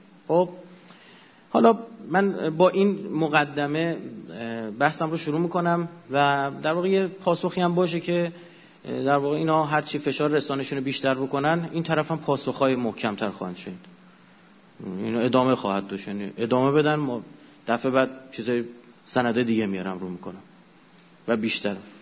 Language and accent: Persian; Iran; به عنوان یه ایرانی نمیتونم بپذیرم، نمیتونم تحمل کنم